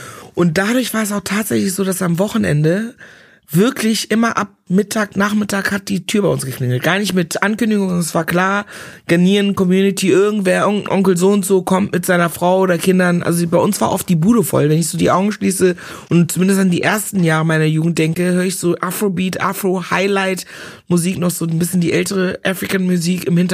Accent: Ghana; now in Germany; Bei uns in Ghana kannst du das machen aus Kochbananen nur, Kochbananen gemischt mit Yamwurzeln, nur Yamwurzeln.

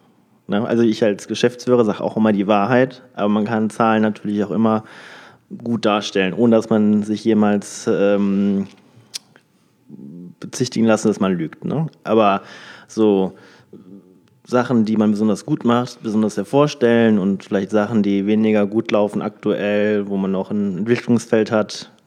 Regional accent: North Rhine-Westphalia, Germany; now in Düsseldorf, Germany; Also ich komme aus einem ganz, ganz kleinen Kuhdorf am linken Niederrhein, aus Fährth. Und mittlerweile hat es mich in die große, weite Welt getrieben, 40 Kilometer weiter nach Düsseldorf.

